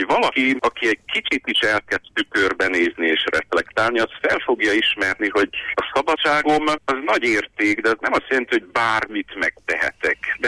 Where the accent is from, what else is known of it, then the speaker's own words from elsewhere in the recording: Székely Land, Romania; ugye székely ember vagyok, a székelyek értik, hogy apránként, kicsi lépés, egy kis lépést